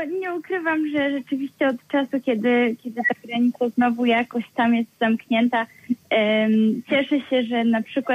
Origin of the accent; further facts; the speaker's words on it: Koszalin, West Pomeranian Voivodeship, Poland; No więc ja pochodzę z Koszalina, z Nadmorza